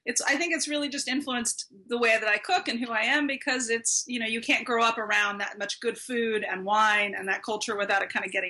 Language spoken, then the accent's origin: English; California, United States; now in Los Angeles, United States; So I'm from Northern California. I am a Northern California girl through and through, but I grew up north of San Francisco in Sonoma County, and then moved down to LA to finish college and have been here really, really ever since